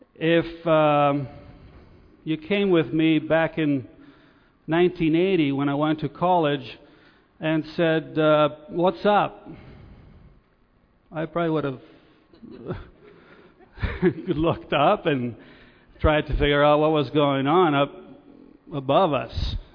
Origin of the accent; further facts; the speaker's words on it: Italy; English is a second language; now in United States; As I mentioned, I come from Italy, and you might even detect a little bit of an accent or a word that will come out a little bit different once in a while.